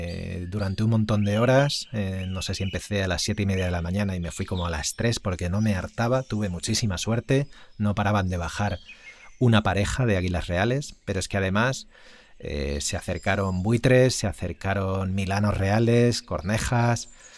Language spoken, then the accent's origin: Spanish; Madrid, Community of Madrid, Spain; Justo desde hace año y medio nos salimos, mi familia y yo, nos salimos de Madrid, donde vivíamos de siempre, a las faldas de la sierra, en el norte de Madrid